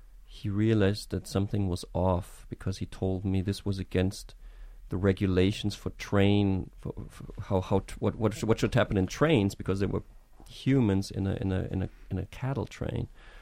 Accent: Germany; growing up in West Germany

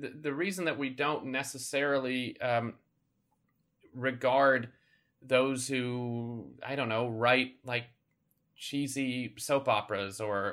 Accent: Chicago, Illinois, United States; Growing up in Chicago in the 80s and 90s, it seemed to me that I really might be related to anyone with brown skin and a Bollywood accent.

